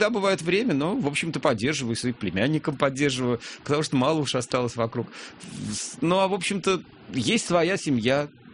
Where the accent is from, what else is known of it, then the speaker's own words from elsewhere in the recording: Moscow, Russia; я родился в Москве, вот здесь. Я родился на Арбате, в первом роддоме, кстати, здесь прям. А жил, родился в Зачайском переулке, недалеко от вот, храма Христа Спасителя на Кропоткинской, а затем переехал